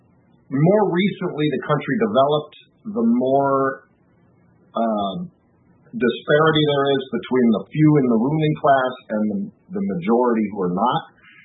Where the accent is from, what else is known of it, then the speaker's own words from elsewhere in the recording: Iowa City, Iowa, United States; we applied to graduate schools in my hometown, which is Iowa City, Iowa.